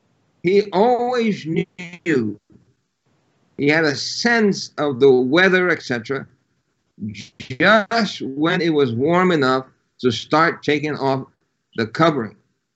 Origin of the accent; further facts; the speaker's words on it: New York City, New York, United States; When I was a young lad growing up in New York City, my mother moved us to a street named Skank Avenue.